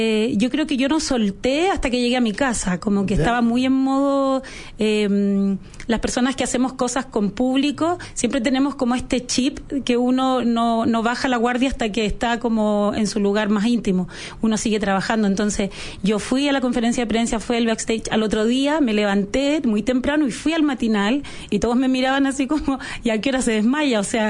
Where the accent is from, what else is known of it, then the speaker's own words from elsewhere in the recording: Valparaíso, Chile; yo me estaba haciendo el público en Santiago, yo soy de Valparaíso, entonces me estaba haciendo mi público santiaguino